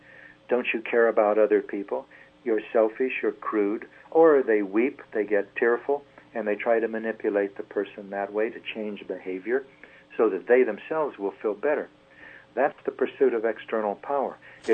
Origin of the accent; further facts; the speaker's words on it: Kansas, United States; when I was growing up in Kansas, I was quite angry